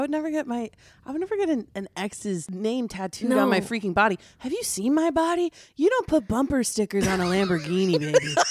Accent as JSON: {"language": "English", "region": "New Jersey", "country": "United States", "said": "I'm from Jersey. Yeah, that's cool. You're from Jersey. Jersey Shore."}